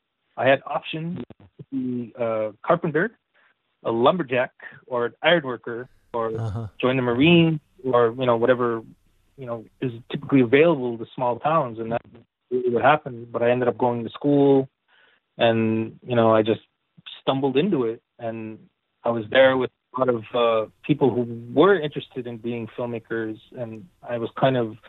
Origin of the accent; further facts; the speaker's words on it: Canada; I grew up in a little reserve on the border of New Brunswick and Quebec in Canada.